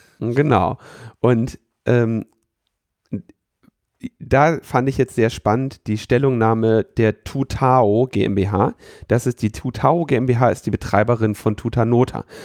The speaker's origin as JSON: {"language": "German", "country": "Switzerland", "said": "Bei uns in der Schweiz gibt es ein zentrales Bundesamt für Informationstechnik"}